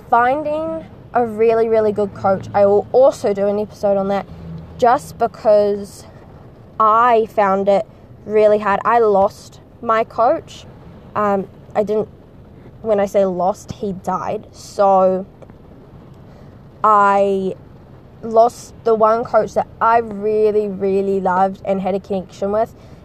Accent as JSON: {"language": "English", "country": "New Zealand", "tie": "born or raised there", "accent": "Kiwi", "said": "I don't think my accent is very interesting, but then I don't think Kiwi accents are, but that's only because I am Kiwi and I grew up around it."}